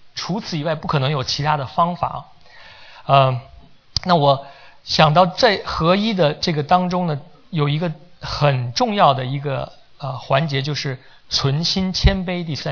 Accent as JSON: {"language": "Chinese", "country": "China", "said": "我从大陆来，她从台湾来，我们的想法也不一样。"}